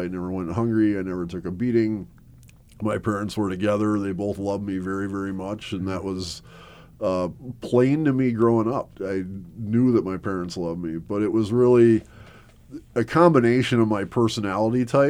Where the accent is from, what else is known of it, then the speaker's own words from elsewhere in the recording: Milwaukee, Wisconsin, United States; born there; So I was born in Milwaukee, Wisconsin. At the time I was born, my parents owned a bar that actually used to be a speakeasy back in Prohibition days, and it was creatively entitled The Speakeasy. And we lived there for a year, and then my parents bought a house in a suburb of Milwaukee